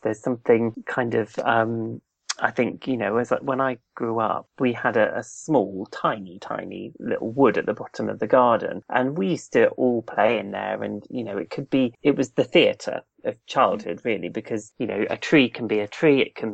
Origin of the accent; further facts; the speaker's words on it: East of England, United Kingdom; growing up in Norfolk, I was very close to the sea